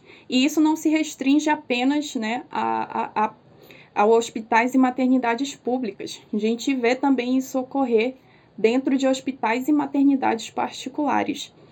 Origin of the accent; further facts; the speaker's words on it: Colombia; sou colombiana, eu tenho o registro colombiano, porque eu nasci na Colômbia, né, gente? Nasci no lado colombiano ali, daquela região, e tenho o registro.